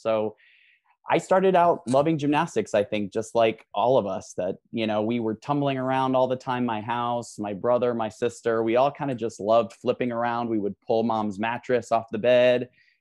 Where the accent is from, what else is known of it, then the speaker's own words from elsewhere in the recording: South Dakota, United States; I grew up in South Dakota, middle of nowhere.